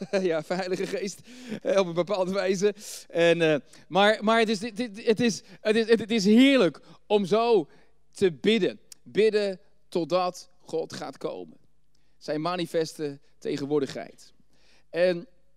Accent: Netherlands; Want ja, ik ben een Nederlander en ik geloof niet in Allah, want ik geloof in de profeet Isa

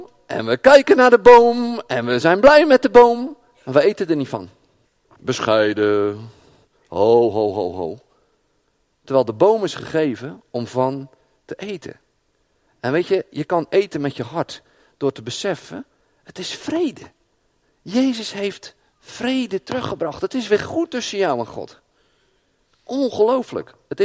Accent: Netherlands; Wij zijn Nederlanders, hè? Ja, je kan zo hoog niet wonen, of zo laag niet in Nederland. Wij zijn echte Nederlanders.

